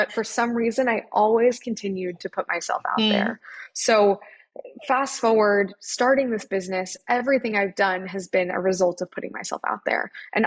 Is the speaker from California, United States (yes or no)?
no; Kansas, United States; now in New York, United States; living here in New York has really been one of my wildest dreams as a little girl growing up in Kansas.